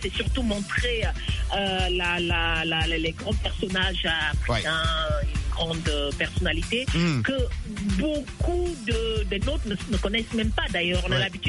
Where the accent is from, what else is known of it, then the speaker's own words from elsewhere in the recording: Cameroon; je suis du Cameroun